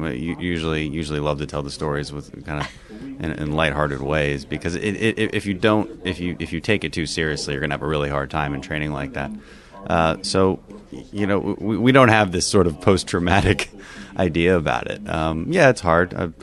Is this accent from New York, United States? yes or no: no; Houston, Texas, United States; Houston. So, okay. Yeah, I'm an oil and gas family. You know, the second district is in the Houston area, and that's always been home.